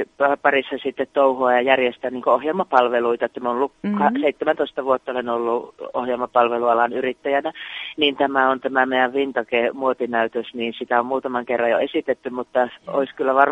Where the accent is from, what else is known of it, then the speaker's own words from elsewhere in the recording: Sirkankylä, Lapland, Finland; ihan Lapin tyttö, että täältä Sirkankylästä olen syntyisin ja kotoisin ja täällä touhuilen kovasti